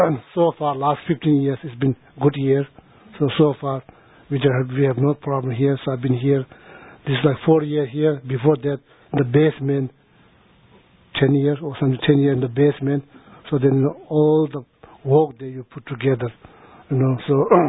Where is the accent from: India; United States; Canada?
India; born there; English is a second language; I was born in India, he was born in Tibet.